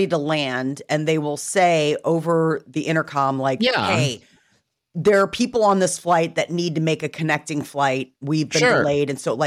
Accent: Nebraska, United States; I'm a Husker fan too. Yes, I'm from Nebraska.

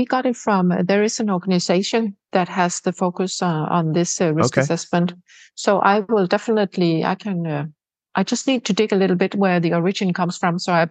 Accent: Denmark; English is a second language; And I know I'm from Denmark. The Danish ethics committees are very, very careful around consenting of acute patients.

